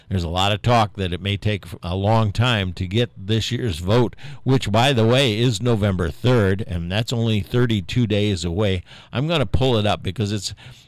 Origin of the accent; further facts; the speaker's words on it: Valparaiso, Indiana, United States; Now, many of you know that I'm from Valparaiso, Indiana, which is where Orville Redenbacher lived. Orville was one of my father's parishioners.